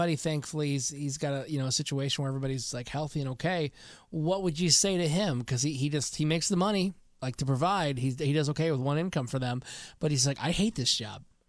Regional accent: Michigan, United States; She's in Michigan, my home state

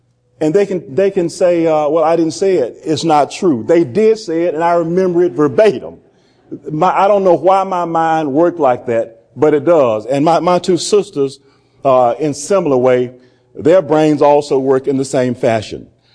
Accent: Columbus, Georgia, United States; I grew up in Columbus, Georgia, a town, I believe, of about 500,000 or so people. The time that I was there, it was the second largest city in Georgia, second only to Atlanta.

